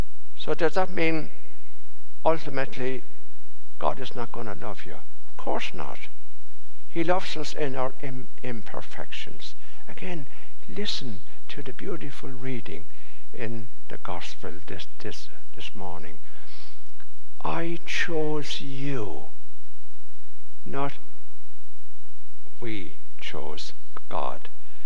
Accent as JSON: {"language": "English", "country": "Ireland", "said": "I've always thought I'm 100% Irish, but I'm sure if I were to look up my ancestry, I'd find we had many invasions in Ireland that I'm probably British."}